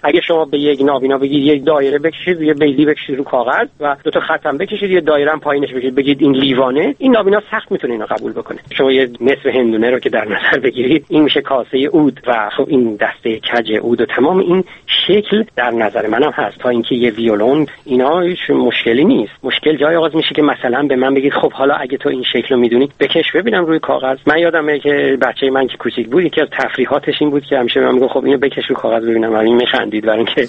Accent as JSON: {"language": "Persian", "country": "Iran", "moved": "yes", "lives_now": "Germany", "said": "ما هم دیگه رو خیلی وقت بود میشناختیم از ایران و من اومدم به آلمان"}